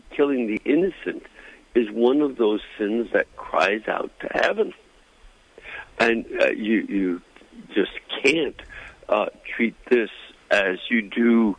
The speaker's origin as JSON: {"language": "English", "town": "Chicago", "region": "Illinois", "country": "United States", "said": "And, you know, I'm not naive. I'm from Chicago."}